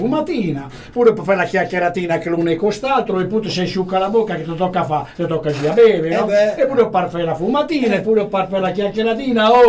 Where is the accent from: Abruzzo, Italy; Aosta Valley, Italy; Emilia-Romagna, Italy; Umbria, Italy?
Umbria, Italy; Perugia; accent: Perugian; praticamente inquadra un pochino quello che è il discorso del nostro dialetto perugino.